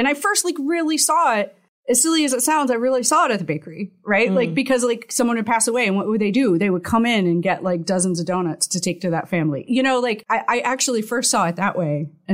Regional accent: Shelby, Ohio, United States; I grew up in Shelby, just north of Mansfield, because my parents bought a bakery and a diner.

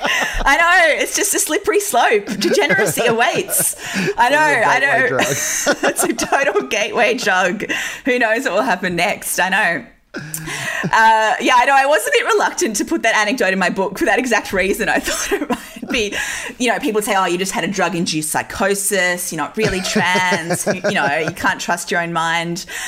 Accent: Newcastle, North East England, United Kingdom; I grew up in Newcastle in the 90s and early 2000s. Like, it was a pretty socially conservative place.

